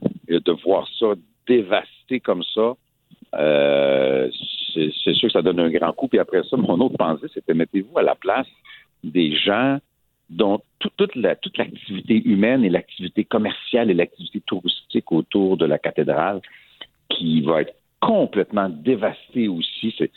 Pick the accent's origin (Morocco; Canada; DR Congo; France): Canada; Saint-Edmond-de-Grantham, Quebec; moi, dans mon village natal à Saint-Edmond-de-Grande-Tampe, ils vont démolir l'église ou quand j'étais petit